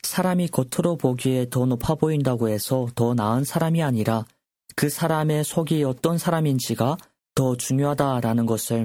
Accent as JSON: {"language": "Korean", "country": "North Korea", "said": "우리의 저 북조선 고향 땅에도"}